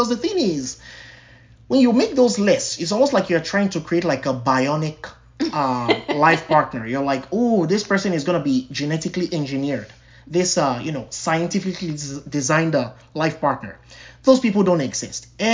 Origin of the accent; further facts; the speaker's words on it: Nigeria; as Victoria said, I'm Nigerian and she's American.